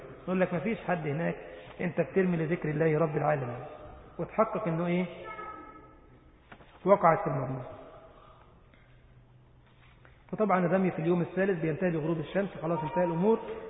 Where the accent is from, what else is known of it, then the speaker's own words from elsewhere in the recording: Egypt; now in Germany; قلت له طب الله يرضى عليك يا ابو عمر، … برضه من مصر، امام في المانيا.